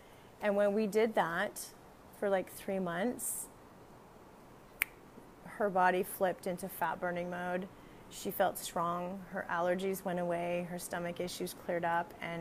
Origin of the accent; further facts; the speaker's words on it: Canada; moved away as an adult; now in Costa Rica; I'm a Canadian physical therapist, strength and fitness coach. And 6 years ago, I moved to Costa Rica when my kids were babies